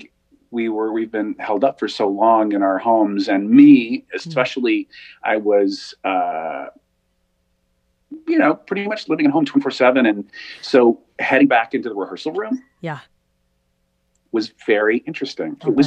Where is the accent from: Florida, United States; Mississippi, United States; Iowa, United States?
Mississippi, United States; Tupelo; also born or lived in Amory; You know, you mentioned I was born and raised in Mississippi. I'm from Tupelo and Amory. They're tiny little towns